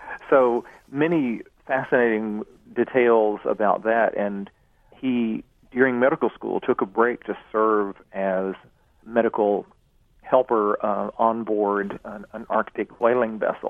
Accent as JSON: {"language": "English", "town": "Edinburgh", "region": "Scotland", "country": "United Kingdom", "tie": "born or raised there", "said": "And then growing up in Edinburgh itself, the city was infused with respect for writing and scholarship."}